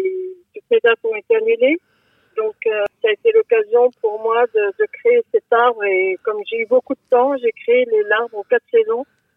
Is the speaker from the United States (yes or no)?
no; Buis-les-Baronnies, Auvergne-Rhône-Alpes, France; Alors je suis de Buis-les-Baronnies, de l'autre côté du Ventoux.